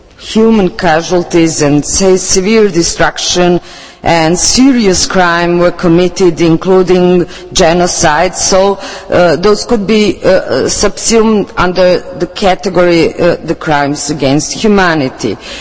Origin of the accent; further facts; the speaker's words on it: Serbia; because I come from Serbia and I will limit myself to the situation in that former Yugoslav Republic.